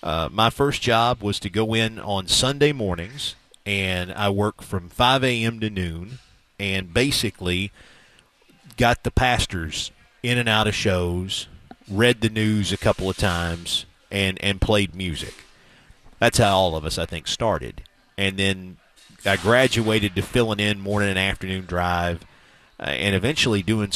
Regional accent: Morristown, Tennessee, United States; I'm from East Tennessee. So I grew up in a town called Morristown, about 45 minutes northeast of Knoxville.

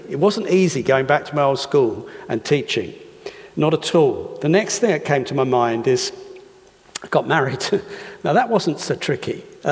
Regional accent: Hastings, South East England, United Kingdom; And it was actually back to my hometown, which I was disappointed about because I was hoping not to go back there. If you've ever been to Hastings, you might understand why.

